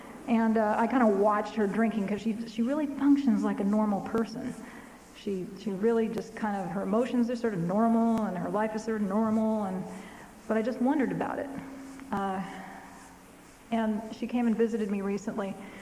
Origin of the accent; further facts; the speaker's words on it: Midwest, United States; born there; Anyway, I'm not a Los Angeles native. I was born in the Midwest.